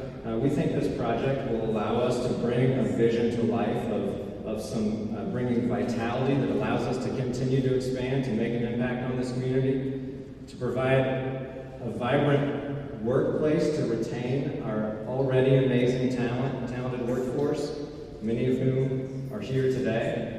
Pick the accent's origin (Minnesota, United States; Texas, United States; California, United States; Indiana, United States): Indiana, United States; Muncie; this is my hometown. I was K through 12 at Burris, graduated from Ball State